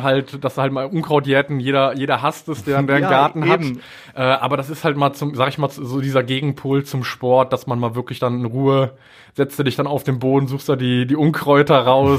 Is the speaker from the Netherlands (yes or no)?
no; Bonn, North Rhine-Westphalia, Germany; also born or lived in Essen; Und von daher würde ich sagen, halt aufgewachsen in Bonn und Essen.